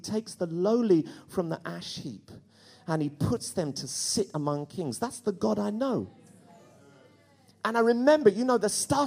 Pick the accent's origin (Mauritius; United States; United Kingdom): United Kingdom; London; That's one great thing about growing up in London N15.